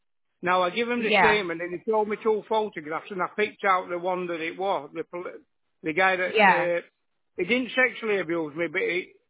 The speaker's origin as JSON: {"language": "English", "region": "Scotland", "country": "United Kingdom", "said": "Yeah, because I'm Scottish, lass."}